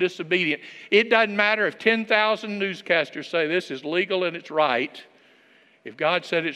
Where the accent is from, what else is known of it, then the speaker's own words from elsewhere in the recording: Alabama, United States; I'm from Alabama, so be real careful.